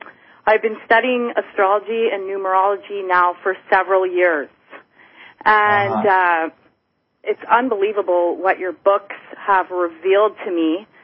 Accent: Ottawa, Ontario, Canada; I'm calling from the capital of Canada. I'm from Ottawa.

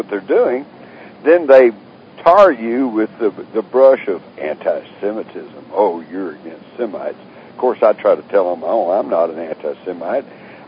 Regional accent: Texas, United States; When growing up in Texas, many of my closest friends were Jewish

